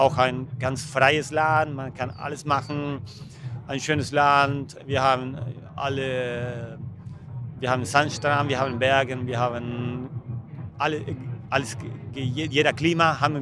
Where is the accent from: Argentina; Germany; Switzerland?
Argentina; Buenos Aires; German is a second language; Ja, ich komme aus Buenos Aires, aber ich fliege nach die Messe zurück. Ich wohne in Buenos Aires.